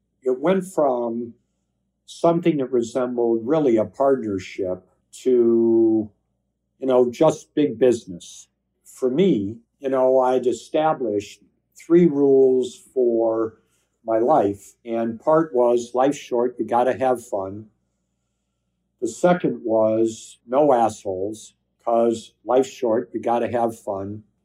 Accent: California, United States; I was 21 from California.

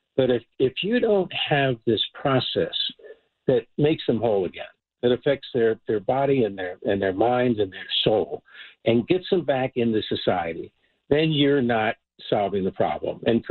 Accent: California, United States; I love California. I'm a Californian.

